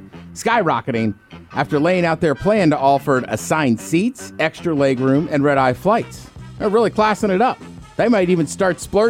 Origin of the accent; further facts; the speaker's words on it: East Coast, United States; Like, I mean, I grew up on the East Coast, so I know them.